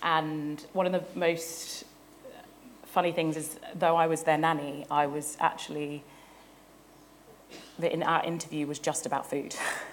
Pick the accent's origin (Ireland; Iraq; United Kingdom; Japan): United Kingdom; Growing up in Britain, you don't really hear enough about the contribution